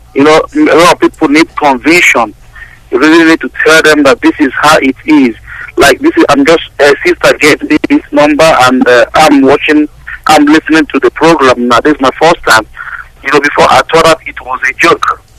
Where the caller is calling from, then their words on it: Maryland, United States; I'm calling from Maryland.